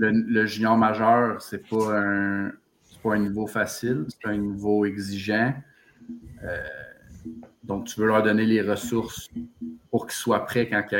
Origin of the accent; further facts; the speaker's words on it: Waterville, Quebec, Canada; Il vient de Sherbrooke, puis moi je viens de Waterville, un petit village proche de là.